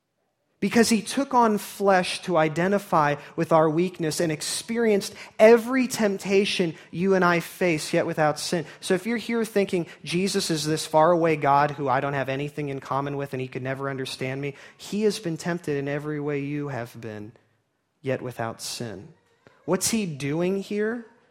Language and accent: English; Los Angeles, California, United States; I grew up in Los Angeles, California, in the days much like now, where Los Angeles had no NFL team